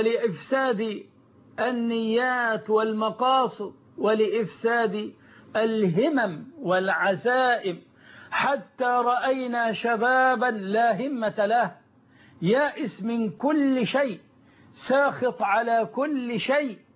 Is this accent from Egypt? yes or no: yes; Egypt